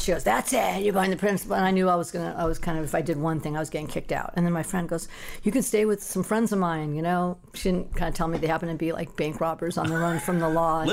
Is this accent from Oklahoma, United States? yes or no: no; Van Nuys, California, United States; I'm from Van Nuys, California. I'm a local, not a lot of us.